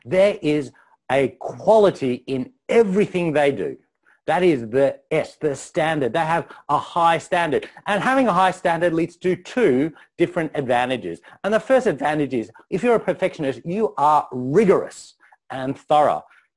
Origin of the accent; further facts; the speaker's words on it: Australia; born there; I am an ABC. That's right. I'm an Australian-born Chinese, which means I'm a mix of East and West Australian and Asian cultures